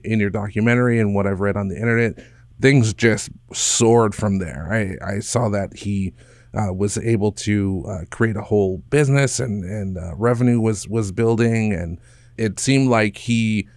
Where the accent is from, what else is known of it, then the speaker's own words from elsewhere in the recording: Hawaii, United States; I grew up on the Big Island, and I remember seeing him around the Big Island.